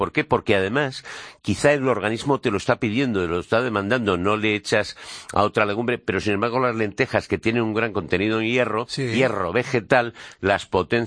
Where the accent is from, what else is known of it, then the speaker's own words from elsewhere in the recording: Madrid, Community of Madrid, Spain; Los de la Prospe, que hemos ido siempre. Yo soy de la Prospe